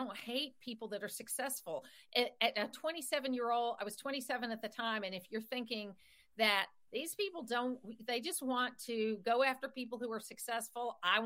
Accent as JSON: {"language": "English", "region": "the South", "country": "United States", "tie": "born or raised there", "said": "Well, I think I've always been conservative, but I grew up in the South"}